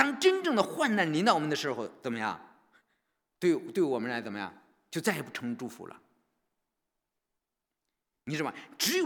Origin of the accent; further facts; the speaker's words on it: China; 他永远不像我们中国人，我们中国人都有一个安定的家